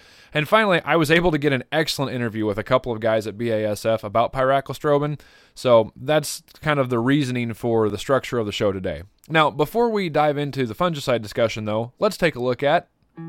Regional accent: Iowa, United States; I grew up in Van Buren County, which is right on the Missouri state line, and my family's still there

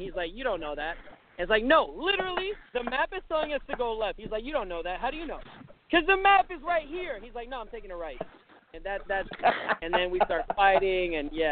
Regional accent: Slidell, Louisiana, United States; I just think I'm the kid from Slidell. I'm the nobody kid manager from Slidell

